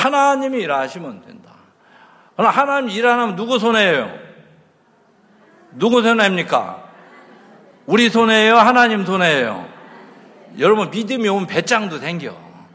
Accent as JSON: {"language": "Korean", "region": "Chungcheong", "country": "South Korea", "said": "아니 너무 얘기가 경상도 말만 빠른 게 아니고 저는 충청도인데 들으려면 저리 날아가 버리는 거예요."}